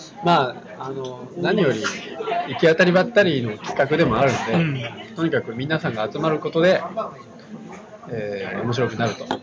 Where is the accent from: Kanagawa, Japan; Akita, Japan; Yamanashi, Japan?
Kanagawa, Japan; Yokohama; ここみんな横浜出身だしね